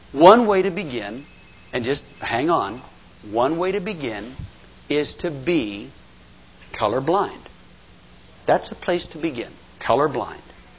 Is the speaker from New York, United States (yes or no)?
no; Atlanta, Georgia, United States; I'm from North Atlanta and she's from South Atlanta.